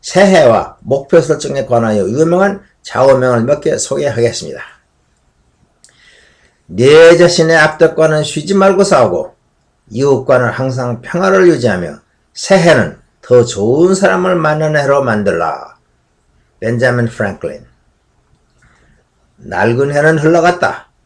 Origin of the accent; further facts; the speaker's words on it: South Korea; 제가 한국인임이 자랑스럽다는 느낌을 줍니다. 1년 만에 다시 찾아온 고국이지만